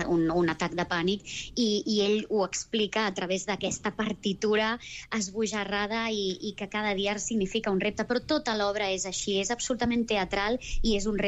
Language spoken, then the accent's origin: Catalan; Catalonia, Spain; Som molts catalans, eh? A veure, som molts catalans de tot arreu